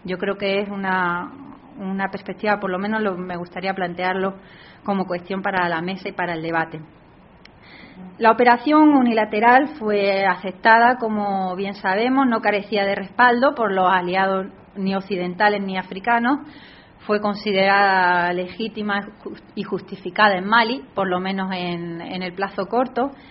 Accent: Granada, Andalusia, Spain; also born or lived in La Línea; yo soy de Granada, nací en La Línea, en Cádiz

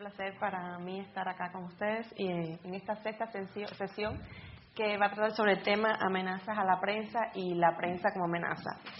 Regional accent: Cuba; panelistas de España, Alemania, Perú, El Salvador y yo vengo de Cuba

